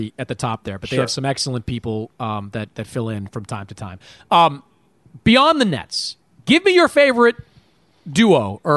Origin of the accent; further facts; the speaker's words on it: Boston, Massachusetts, United States; But everybody knows I'm from Boston, so I'm not going to mention them there.